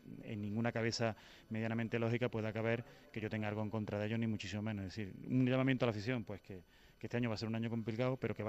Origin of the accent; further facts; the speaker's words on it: Córdoba, Andalusia, Spain; porque Córdoba es mi tierra y he estado muy a gusto trabajando este año allí